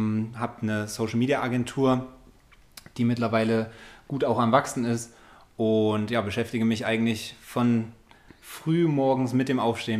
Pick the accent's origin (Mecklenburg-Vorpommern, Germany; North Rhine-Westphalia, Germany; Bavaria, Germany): Bavaria, Germany; Munich; Ich komme aus München